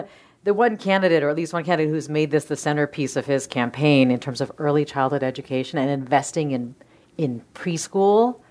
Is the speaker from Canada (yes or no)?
yes; Windsor, Ontario, Canada; born there; because I was born in Windsor, Ontario.